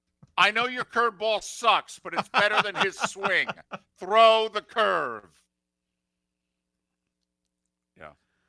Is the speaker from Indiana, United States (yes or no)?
no; Edison, New Jersey, United States; I was in the Ford's Little League, which was a neighboring town to where I grew up in Edison.